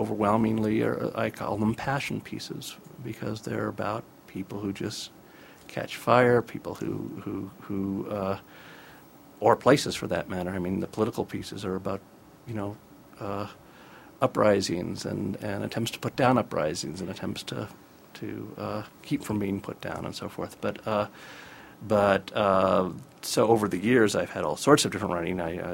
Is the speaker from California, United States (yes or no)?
yes; California, United States; I grew up in California, went to school at Santa Cruz, eventually was a staff writer at The New Yorker for over 20 years